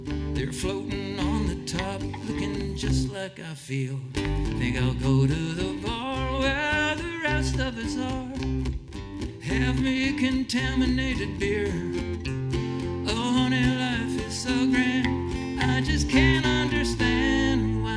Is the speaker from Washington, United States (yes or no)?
yes; Washington, United States; Actually, I grew up near Hanford, actually. Got a thing in the mail back in the 80s. I was a downwinder.